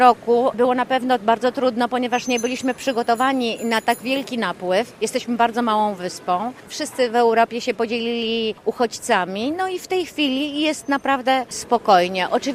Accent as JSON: {"language": "Polish", "town": "Ełk", "region": "Warmian-Masurian Voivodeship", "country": "Poland", "moved": "as an adult", "lives_now": "Greece", "said": "Tak, polska krew, 100%. Z Mazur jestem, z Ełku."}